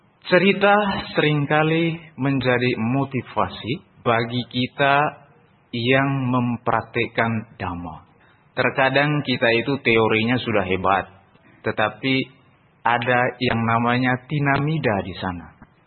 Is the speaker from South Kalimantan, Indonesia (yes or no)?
no; East Nusa Tenggara, Indonesia; bukan orang Jawa. Orang di timur sana ini, yang terdampar di Jawa. Asal saya dari Flores Timur, yang adalah bagian dari Provinsi Nusa Tenggara Timur.